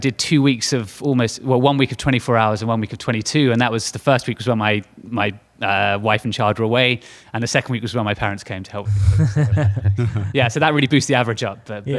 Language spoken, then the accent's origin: English; England, United Kingdom; Predominantly as I'm English